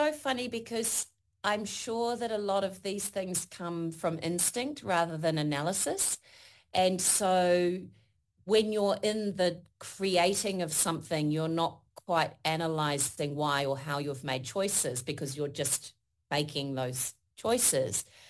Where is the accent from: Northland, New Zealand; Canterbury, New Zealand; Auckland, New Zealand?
Auckland, New Zealand; moved away; I come from New Zealand originally, and I sound like a cliche, but I had sheep growing up.